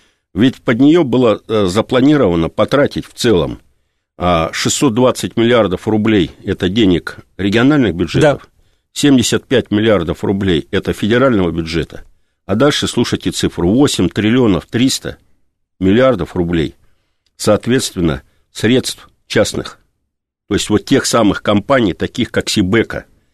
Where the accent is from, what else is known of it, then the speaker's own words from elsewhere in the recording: Novosibirsk, Novosibirsk Oblast, Russia; я сам новосибирец